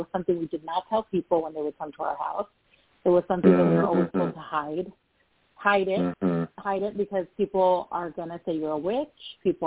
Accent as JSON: {"language": "English", "region": "California", "country": "United States", "said": "A little background about myself. I'm from Southern California."}